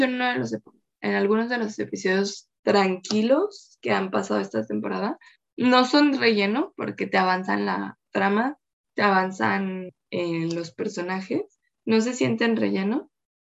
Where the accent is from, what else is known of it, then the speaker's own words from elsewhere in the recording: Mexico; siento que nosotros como mexicanos